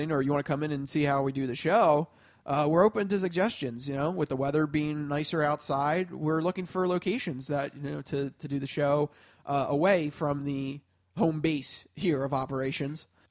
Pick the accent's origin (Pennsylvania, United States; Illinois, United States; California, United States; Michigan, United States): Pennsylvania, United States; Philadelphia; we're from Philadelphia, so we root for the Philadelphia teams.